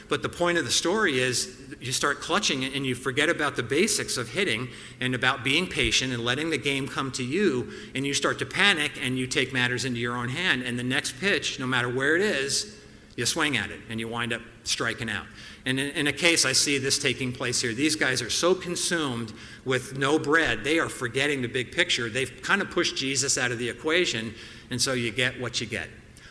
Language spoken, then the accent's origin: English; New Jersey, United States; I grew up in Jersey